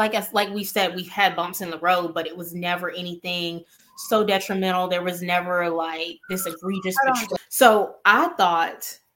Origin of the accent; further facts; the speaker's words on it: Mobile, Alabama, United States; We're both from Mobile, Alabama.